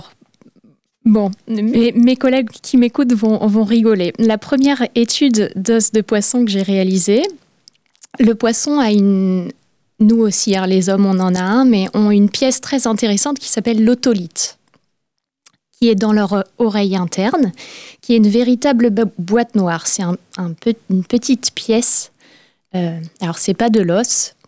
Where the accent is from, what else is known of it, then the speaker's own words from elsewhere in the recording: Brest, Brittany, France; j'ai grandi à Brest, donc les influences étaient déjà présentes.